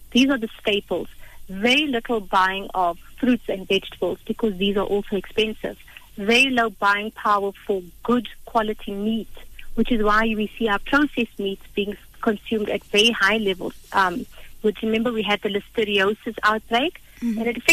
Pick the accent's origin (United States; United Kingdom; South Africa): South Africa; for us as a South African population